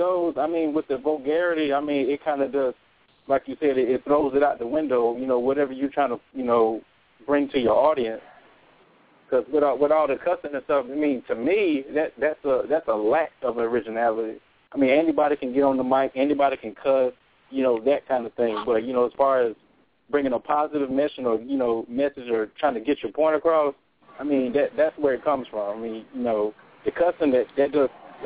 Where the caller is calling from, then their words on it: Augusta, Georgia, United States; From Augusta, Georgia.